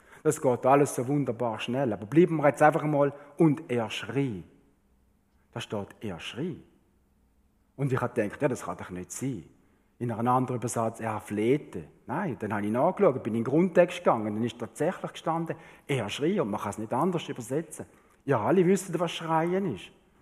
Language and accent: German; Switzerland; Millionen und Milliarden haben wir da fängt angehäuft als Schweizer.